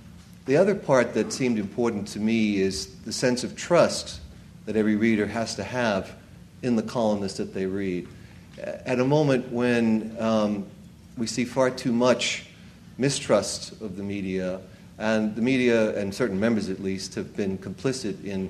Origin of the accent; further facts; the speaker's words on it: Boston, Massachusetts, United States; I am from Boston myself, and I tell everyone that it's hard to tell. Perhaps you can hear something of the accent in my voice.